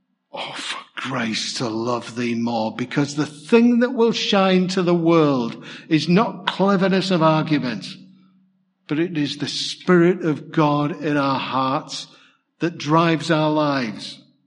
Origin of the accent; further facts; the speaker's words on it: United Kingdom; I mean, we're British, aren't we?